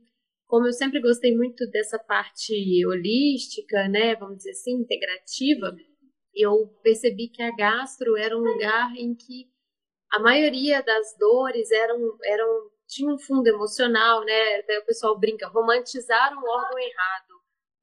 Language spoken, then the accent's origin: Portuguese; Belo Horizonte, Minas Gerais, Brazil; born there; Eu sou mineira, nascida em Belo Horizonte, mas eu falo que eu sou de Juiz de Fora, porque minha família é toda de Juiz de Fora, então eu acho mais fácil falar que eu sou de lá.